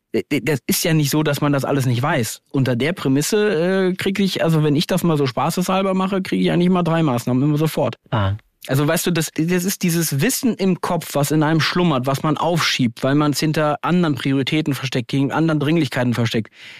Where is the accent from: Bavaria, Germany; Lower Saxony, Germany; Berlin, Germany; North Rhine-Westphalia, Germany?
North Rhine-Westphalia, Germany; Bei uns in Ostwestfalen gilt McKinsey ja als die Rausschmeißunternehmensberatung.